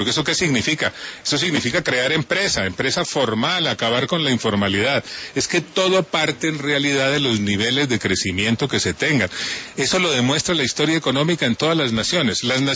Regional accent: Colombia; como un colombiano de bien

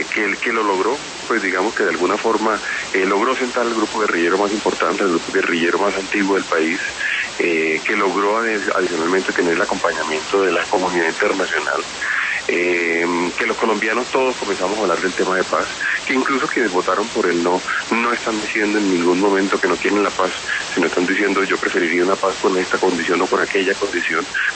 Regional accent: Colombia; tenemos que mantenerlos en la decisión que traemos como colombianos desde el año 2014 de tener una reforma tributaria estructural

